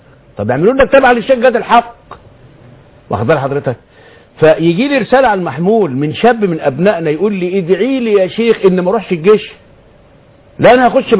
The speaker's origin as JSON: {"language": "Arabic", "country": "Egypt", "said": "احنا عندنا في مصر"}